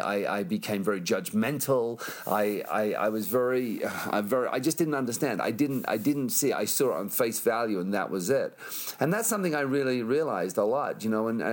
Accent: England, United Kingdom; growing up in England, where there really wasn't, police didn't even carry guns when I was growing up.

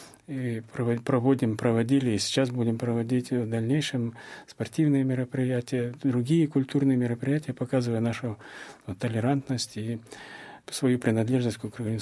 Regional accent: Chechnya, Russia; я говорил, что я чеченец

